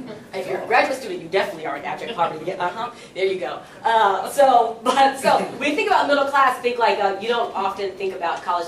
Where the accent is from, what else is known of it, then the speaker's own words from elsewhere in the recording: Los Angeles, California, United States; also born or lived in Chapel Hill / Maryland; I've been telling everybody that I'm from Los Angeles, so I come from a big city, and then I spent some time in North Carolina, Chapel Hill, and that's a small college town.